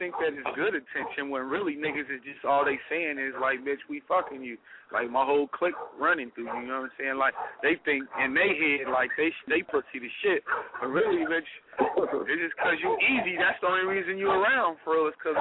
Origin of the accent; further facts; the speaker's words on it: Kansas City, Missouri, United States; now in Philadelphia, United States; I'm calling from Philadelphia, PA. Originally from Kansas City, Missouri, but now living in Philadelphia, PA.